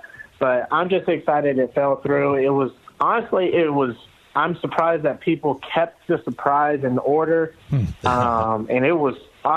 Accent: Georgia, United States; This hurt a lot simply because I'm from Georgia and I'm from outside of Atlanta

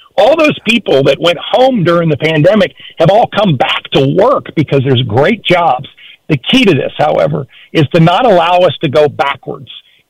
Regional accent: Virginia, United States; I grew up in Hampton Roads, and I might be a little older than Allen Iverson

